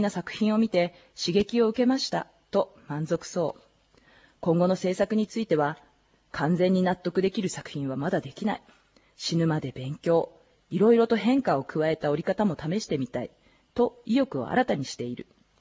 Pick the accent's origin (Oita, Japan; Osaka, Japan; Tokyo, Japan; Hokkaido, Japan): Hokkaido, Japan; 私は北海道民の一人として感謝するとともに一つの疑問を抱きました。